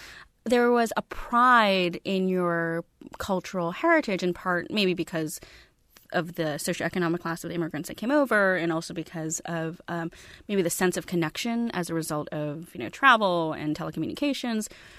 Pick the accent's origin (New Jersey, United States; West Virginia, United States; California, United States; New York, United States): New York, United States; New York City; The first thing is like growing up in New York, right?